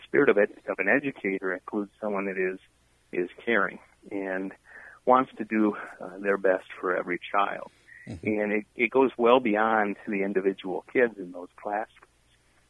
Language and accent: English; Stillwater, Minnesota, United States; Well, I grew up here in Stillwater.